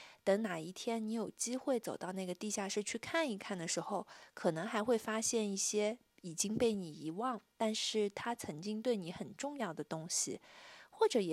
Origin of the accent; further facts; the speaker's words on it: Shanghai, China; also born or lived in Xi'an; 我虽然是上海人，但是我一直非常喜欢吃面食。我不知道这个面食的习惯在多大程度上和我小时候在西安待过一段时间有关